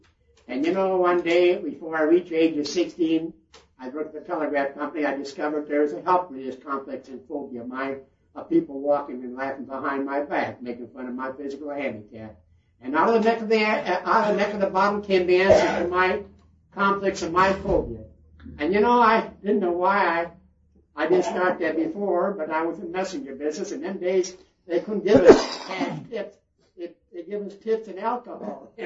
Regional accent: Akron, Ohio, United States; born there; That's where I was raised at. I was born in Akron, and my father being a minister, the three older boys, including me, we started getting kind of rotten in Kenmore.

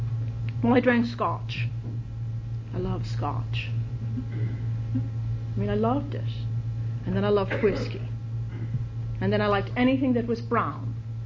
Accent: Ireland; Probably the only thing that's significant is that I'm Irish, and that's almost a given, you know.

